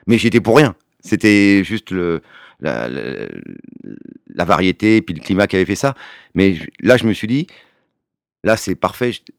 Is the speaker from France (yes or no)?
yes; France; c'est le mois de septembre chez nous, en Val-de-Loire.